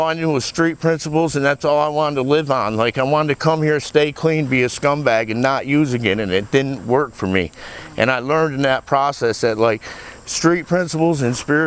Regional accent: Troy, New York, United States; now in Pennsylvania, United States; And, like, I'm from Troy, New York, Well, I live in Pennsylvania now, out by Washington, PA, in this little bum-ass town called Davella.

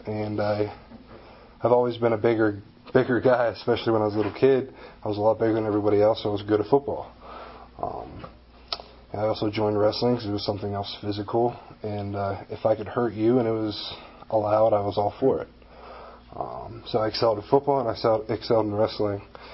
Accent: Indiana, Pennsylvania, United States; As I said, I grew up here in Indiana, Pennsylvania. Everybody pretty much knows everybody.

